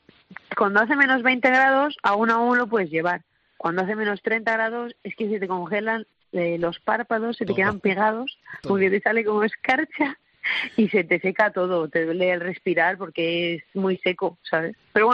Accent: Valencia, Valencian Community, Spain; moved away; soy de Valencia, así es que yo he visto los 0 grados 3 veces en mi vida.

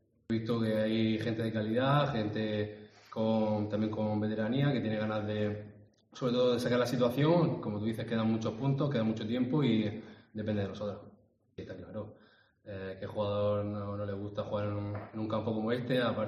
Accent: Águilas, Region of Murcia, Spain; soy de Águila, llevo mucho tiempo ahí, al final era un poco doloroso, por decirlo de alguna manera, es salir de tu casa

